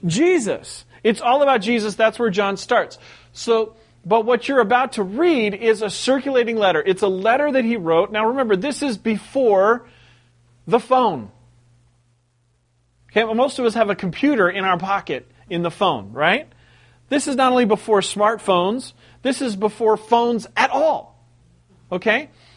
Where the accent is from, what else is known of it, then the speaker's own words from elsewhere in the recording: West Coast, United States; I sound like everyone on TV because I'm from the West Coast.